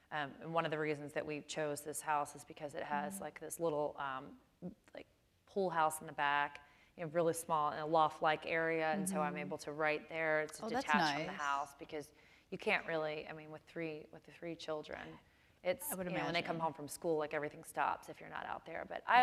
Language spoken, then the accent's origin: English; Chicago, Illinois, United States; I mean, I grew up in Chicago. I went to high school in Chicago